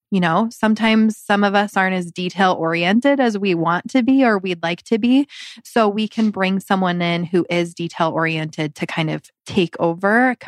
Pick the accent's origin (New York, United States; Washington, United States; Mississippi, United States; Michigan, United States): Washington, United States; Seattle; now in Phoenix, United States; I have been in Phoenix about 7 years, born and raised in Seattle.